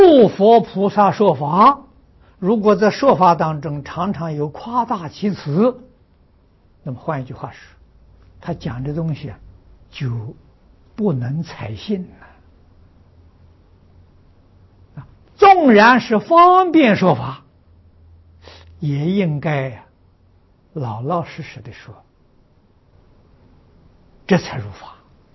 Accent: China; 就好像我们中国人量这个长的距离，我们讲里啊

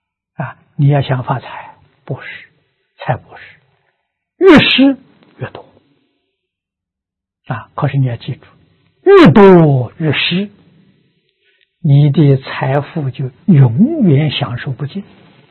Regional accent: China; 我们中国人不叫磁场，叫气氛

